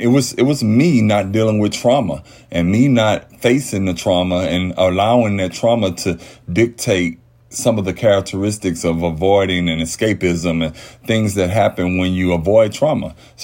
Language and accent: English; Houston, Texas, United States; I'm originally from Houston.